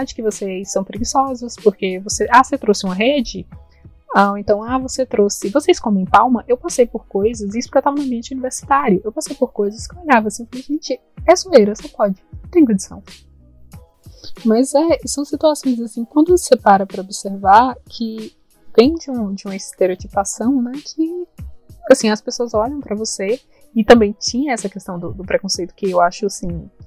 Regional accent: Bahia, Brazil; Primeiro que eles já acham que o meu sotaque, ou a minha marca dialetal, obrigada Carminha, não é de baiano.

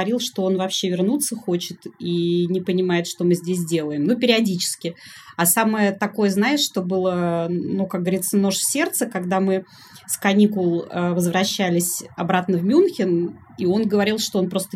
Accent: Saint Petersburg, Russia; я родилась в Питере и всю жизнь свою там прожила сознательную, поэтому я себе другого не представляю.

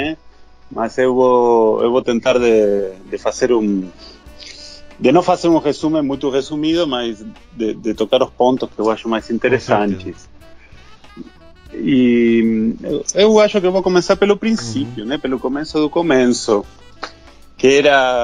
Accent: Argentina; Portuguese is a second language; eu sou argentino, e eu sou cozinheiro, faz 41 anos. Ah, eu tenho 41 anos, né?

